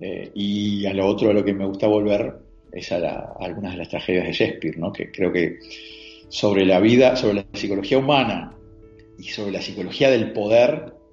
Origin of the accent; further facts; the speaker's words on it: Uruguay; en mi pueblo, donde había uno de los que habitualmente concurría era un ex campeón nacional de ajedrez en el Uruguay, gran maestro.